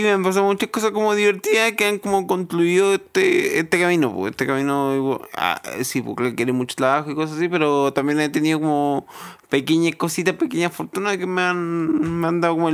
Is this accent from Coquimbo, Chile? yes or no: yes; Vicuña, Coquimbo, Chile; Si soy de Vicuña, en una ciudad chica, que yo creo que eso es mejor. O sea, haber nacido en una ciudad chica es